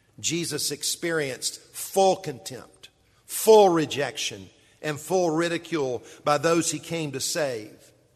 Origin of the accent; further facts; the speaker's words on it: Columbia, South Carolina, United States; I'm a native South Carolinian. I grew up in Columbia.